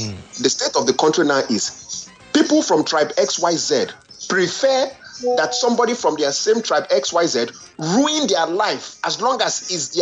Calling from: United Kingdom; I'm calling from the UK.

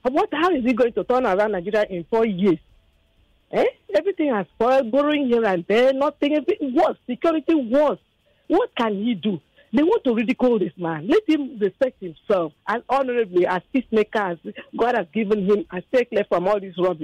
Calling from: Bangalore, Karnataka, India; I'm calling from Bangalore.

